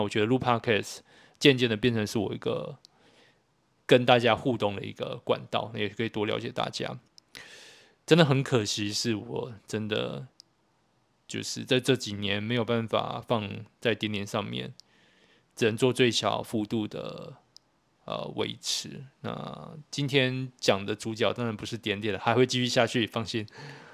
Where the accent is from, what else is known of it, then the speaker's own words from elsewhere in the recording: Taiwan; 从小在台湾长大生活的我，